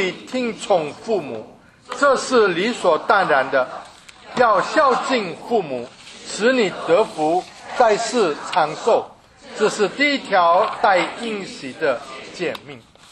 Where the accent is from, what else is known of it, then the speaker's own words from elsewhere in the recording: China; 我们中国人很注重孝道